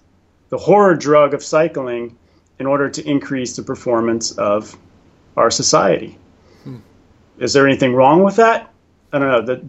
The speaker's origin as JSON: {"language": "English", "town": "San Diego", "region": "California", "country": "United States", "tie": "born there", "said": "Yeah, and no, I'm an American. I was born in San Diego."}